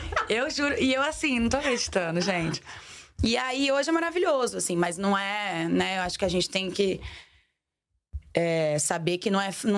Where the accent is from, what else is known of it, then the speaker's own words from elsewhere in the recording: Minas Gerais, Brazil; Eu sou mineira. Eu sei como é a cabeça do mineiro.